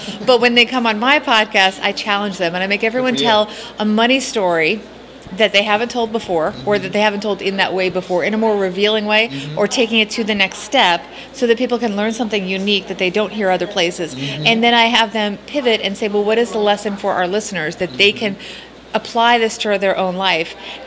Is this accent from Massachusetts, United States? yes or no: no; New York City, New York, United States; Well, this is great because I'm from New York City, so this was a way to relax and get away.